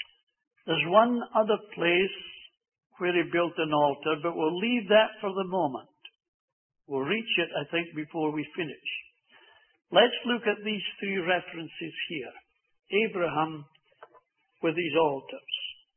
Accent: Scotland, United Kingdom; I was just a plain uneducated Scotsman, I didn't know their English customs.

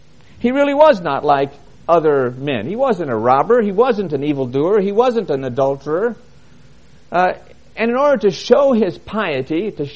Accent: Kansas, United States; When I was a child growing up in Kansas, we had a large garden.

